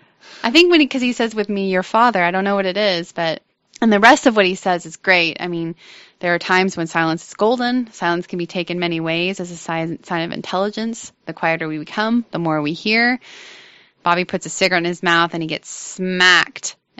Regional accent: United States; We are American.

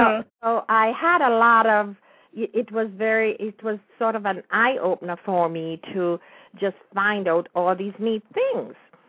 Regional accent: Jamaica; as a youngster growing up in Jamaica

